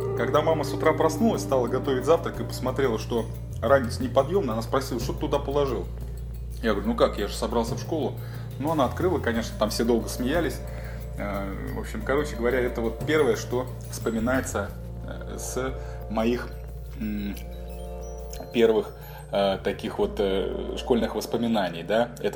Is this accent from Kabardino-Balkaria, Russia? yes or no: no; Moscow, Russia; я родился и вырос в Москве. Я коренной москвич. Мои прабабушки, прадедушки все жили в Москве. Соответственно, и пошел в школу я тоже в Москве.